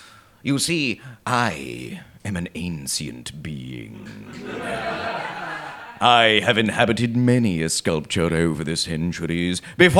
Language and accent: English; New Zealand; Sorry, I'm a Kiwi. We use metric.